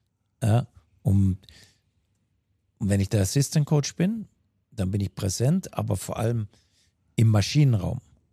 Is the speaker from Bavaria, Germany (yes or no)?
yes; Bad Tölz, Bavaria, Germany; Weil ich komme ja direkt aus Bad Tölz